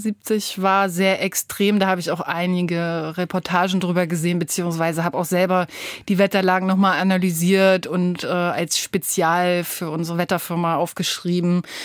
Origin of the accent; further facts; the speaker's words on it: Rostock, Mecklenburg-Vorpommern, Germany; Ich komme von der Küste aus Rostock, da bin ich geboren